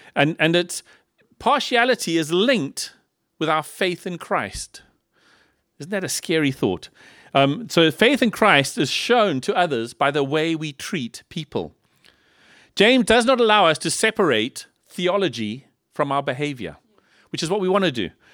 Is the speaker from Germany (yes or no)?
no; South Africa; Ach man, you know, we come from South Africa and we're coming to Liverpool.